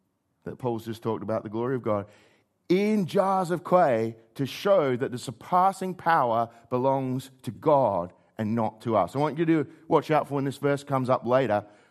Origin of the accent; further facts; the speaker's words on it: South Australia, Australia; I'm from York Peninsula. There's a lot of clay.